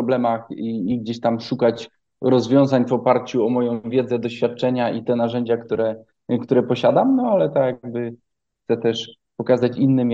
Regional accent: Silesian Voivodeship, Poland; No, ja akurat jestem ze Śląska

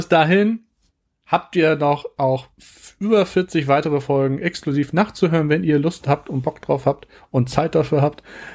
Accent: Hamburg, Germany; Ich komme aus Hamburg und Umgebung.

